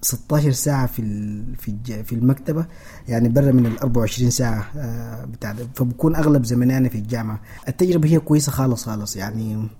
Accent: Darfur, Sudan; moved away as an adult; now in United States

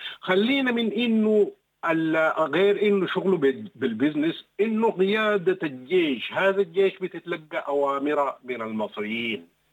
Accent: Sudan; نحن ما راشدين، نحن كسودانيين ما راشدين

